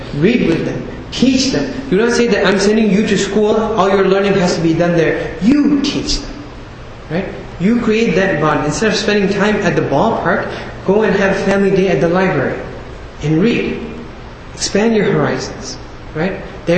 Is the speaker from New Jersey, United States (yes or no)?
no; Chicago, Illinois, United States; I mean, I'm from Chicago, right?